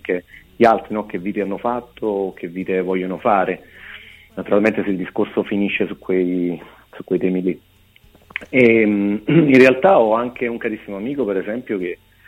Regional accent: Lacedonia, Campania, Italy; now in Rome, Italy; ormai sono stato meno anni nel mio paese d'origine che la Cedonia in Irpinia rispetto a Roma.

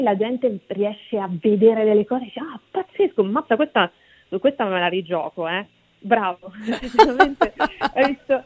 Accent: Rome, Lazio, Italy; Roma è un'altra città a me vicina, e tu lo sai, è un'altra città che mi ha cresciuto, come si dice, dalle mie parti

